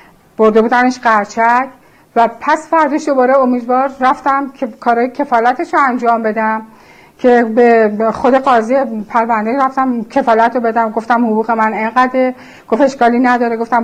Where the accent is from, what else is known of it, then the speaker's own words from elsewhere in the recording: Iran; منم یه ایرانیم، بچه منم یه ایرانیه. ما که غریبه نیستیم، ما مال همین سرزمینیم، مال هم مردم همین جاییم.